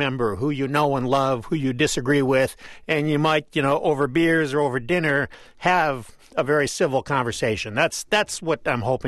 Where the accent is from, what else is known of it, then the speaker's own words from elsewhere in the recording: Michigan, United States; I grew up in Southeast Michigan and worked for many years out of Detroit for NPR.